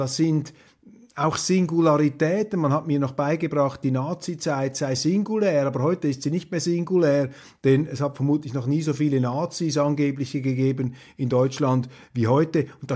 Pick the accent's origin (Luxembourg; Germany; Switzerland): Switzerland; Und bei aller Zurückhaltung, die man sich als Schweizer da verlegen muss